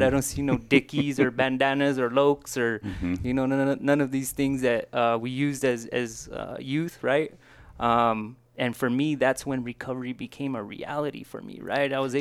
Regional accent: New Mexico, United States; I'm from New Mexico, lived here all my life. The only time I stepped away from our beautiful state was when I served in the military.

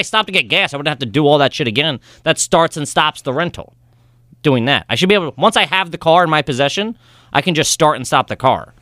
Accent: New York, United States; You know I'm from New York.

